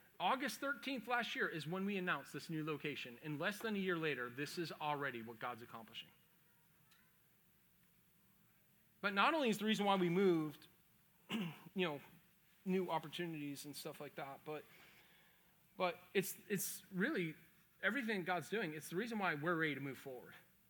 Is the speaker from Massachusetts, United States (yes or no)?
yes; Boston, Massachusetts, United States; And I brought in the fact that I'm from Boston. There's a lot of kids from Northeast.